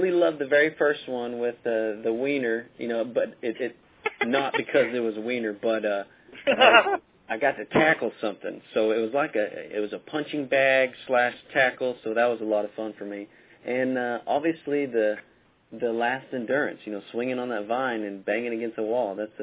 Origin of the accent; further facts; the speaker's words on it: Texas, United States; You know, I'm a southerner. I'm from Texas.